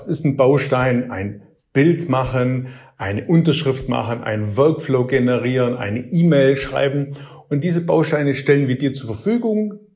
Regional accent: Baden-Württemberg, Germany; accent: Swabian; ich bin 46 Jahre, man hört es ein bisschen, ich bin Schwabe durch und durch, also so schaffe Häuslebauer, bin und wohne in Ravensburg

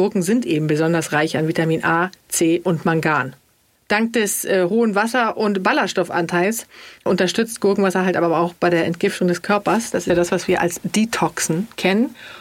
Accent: Sweden; Ich als Schwedin, da musst du ja gar nicht lange fragen.

